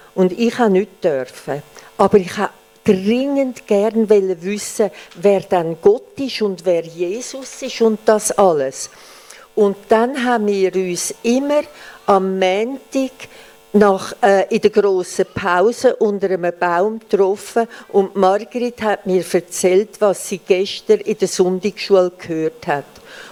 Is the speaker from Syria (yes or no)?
no; Poland; An meinem 60. Geburtstag hat mir der Wilhelm Ferien in meinem Herkunftsland geschenkt. Und so sind wir auf einem Zeltplatz in Polen an der Ostsee gewesen.